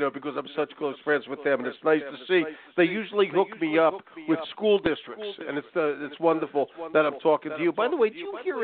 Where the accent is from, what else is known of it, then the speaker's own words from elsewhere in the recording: Philadelphia, Pennsylvania, United States; I'm from Philly, so I'm kind of right down 309 from you guys originally.